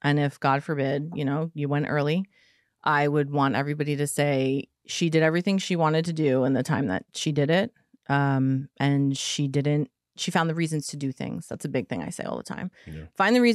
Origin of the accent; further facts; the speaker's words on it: New York, United States; So when I moved from Long Island to New Jersey, everybody's like, oh, what does your dad do?